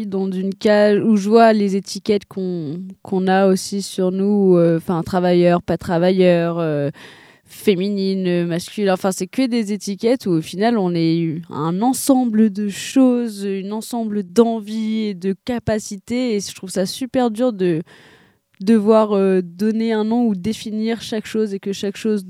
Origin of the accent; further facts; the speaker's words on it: France; pour nous, en tant que Français